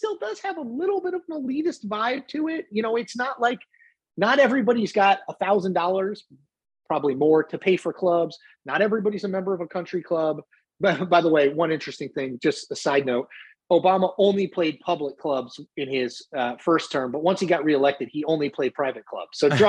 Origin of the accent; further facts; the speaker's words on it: Connecticut, United States; For all of my years growing up in Connecticut, WWE is based in Stamford.